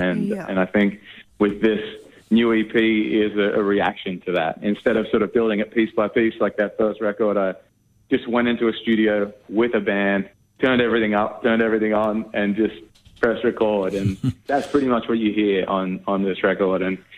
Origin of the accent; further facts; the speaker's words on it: Australia; as an Aussie, you know, I've had such a long sort of journey